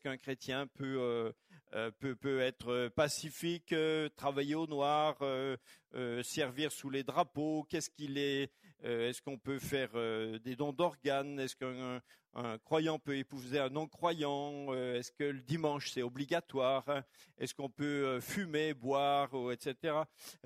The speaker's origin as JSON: {"language": "French", "town": "Mulhouse", "region": "Grand Est", "country": "France", "said": "je viens de Mulhouse."}